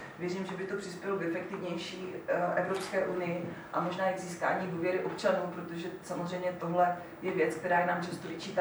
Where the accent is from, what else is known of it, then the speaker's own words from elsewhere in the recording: Zlín, Zlín Region, Czechia; pocházím z baťovského kraje, ze Zlína